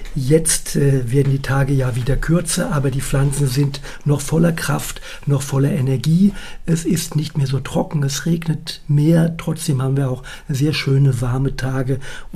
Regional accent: Ingelheim, Rhineland-Palatinate, Germany; Also ich komme aus Ingelheim ursprünglich

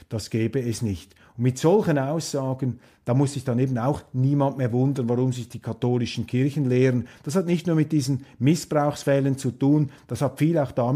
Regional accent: Switzerland; Auch für mich als Schweizer drücke ich mich mal vorsichtig aus

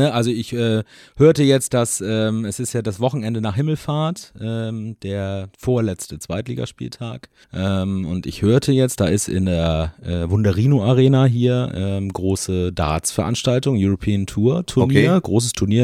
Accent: Kiel, Schleswig-Holstein, Germany; als Kieler

